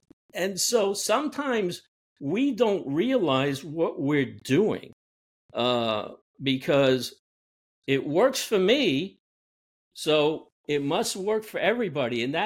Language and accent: English; Brooklyn, New York, United States; And you got to remember, I'm from Brooklyn, and that nightclub from Saturday Night Fever was in Bay Ridge, Brooklyn.